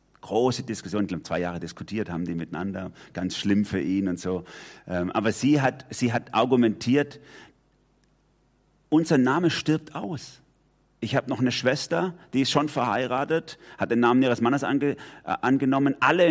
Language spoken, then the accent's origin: German; Durlach, Baden-Württemberg, Germany; da komme ich ja her jetzt aus Durlach